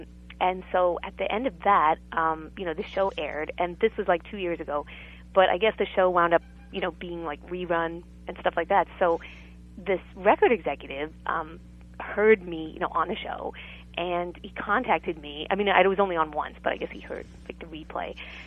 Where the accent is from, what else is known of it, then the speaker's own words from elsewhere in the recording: United States; so she actually wound up taking us all to, you know, to New York City because I grew up near New York City.